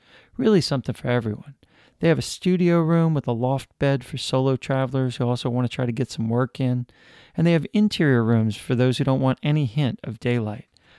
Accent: New Orleans, Louisiana, United States; I grew up in New Orleans. I was born and raised here. Was away for a while and came back 6 years ago.

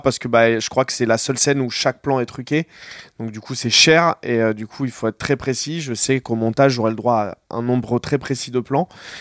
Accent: Noisy, Île-de-France, France; moi j'ai grandi à Noisy

